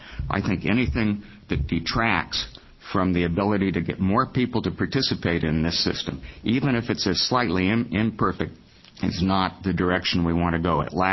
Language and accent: English; Oregon, United States; born there; My background is I am an infantry veteran. I was born here in Oregon.